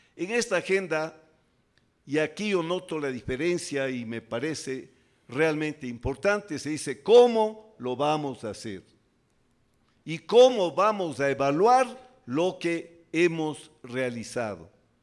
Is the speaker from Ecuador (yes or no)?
yes; Ecuador; haciéndonos perder la perspectiva de lo que debemos hacer como ecuatorianos